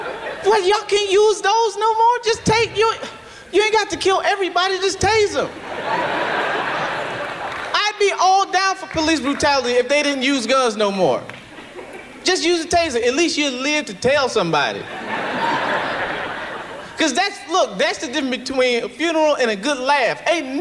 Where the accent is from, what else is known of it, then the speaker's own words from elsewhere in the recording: Detroit, Michigan, United States; now in Los Angeles, United States; I'm from Detroit. I moved out to LA. I live in a van.